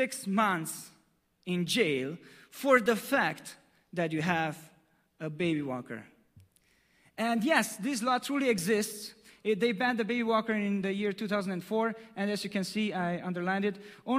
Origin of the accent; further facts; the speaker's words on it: Germany; English is a second language; now in United States; I'm from Germany. So don't worry about me.